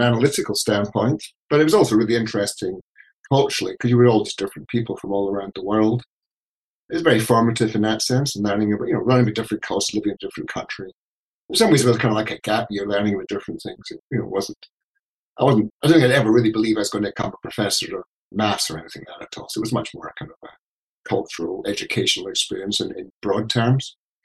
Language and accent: English; Glasgow, Scotland, United Kingdom; So I was brought up in Glasgow